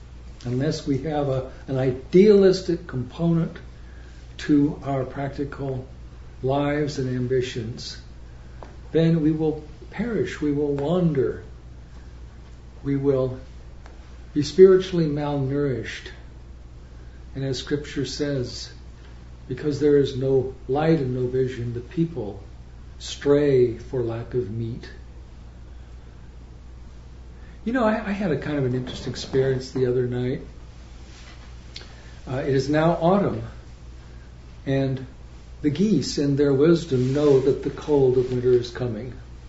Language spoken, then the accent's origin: English; Chico, California, United States; My father, we grew up as infants in Chico, California, Durham, California